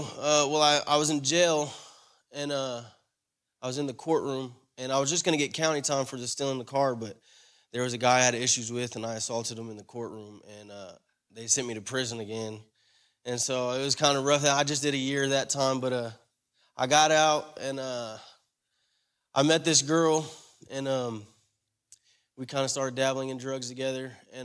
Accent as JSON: {"language": "English", "town": "Sulphur", "region": "Oklahoma", "country": "United States", "said": "I'm 28 years old. I'm from Sulphur, Oklahoma."}